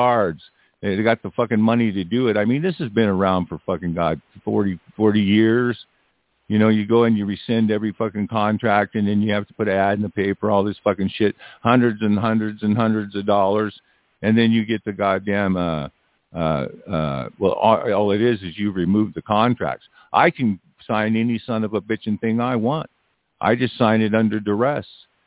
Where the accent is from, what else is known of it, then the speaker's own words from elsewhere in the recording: United States; yeah, I'm an American national, whip that card out